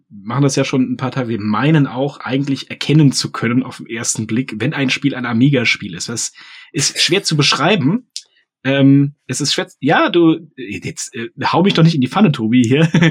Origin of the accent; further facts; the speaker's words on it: East Germany, Germany; Und ich komme aus dem Osten.